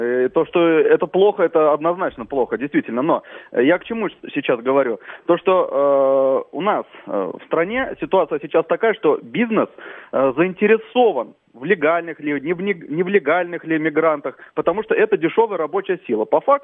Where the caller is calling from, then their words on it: Mytishchi, Moscow Oblast, Russia; из Мытищ.